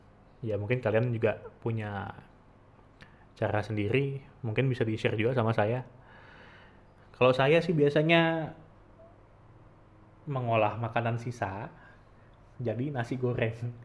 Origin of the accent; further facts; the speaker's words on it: Surabaya, East Java, Indonesia; born there; Terus di Surabaya, ini kota kelahiran saya yang saya banggakan itu